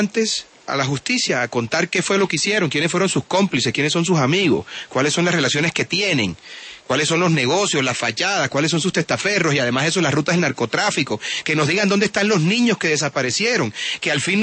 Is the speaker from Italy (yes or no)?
no; Colombia